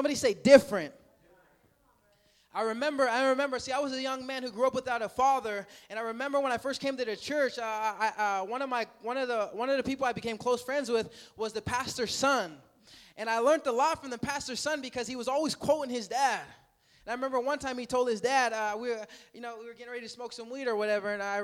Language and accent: English; Montana, United States; And I'm from Montana. You know, if you didn't know, Montana. And so I'm half Native American